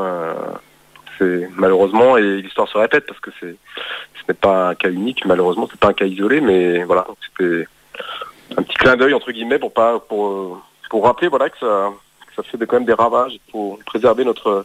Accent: Paris, Île-de-France, France; Moi, je suis un naufragé de l'Île-de-France parce que j'ai grandi à Paris et en Île-de-France. Mais j'ai toujours eu des grandes attaches avec la Bretagne de par les racines du sang breton paternel du côté des Côtes d'Armor.

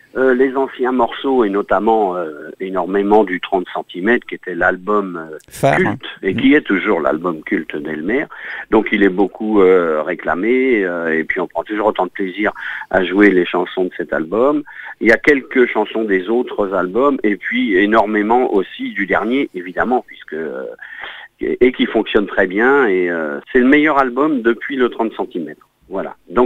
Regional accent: Nantes, Pays de la Loire, France; nous, en tant que Nantais, donc Nantes étant la capitale de la Bretagne

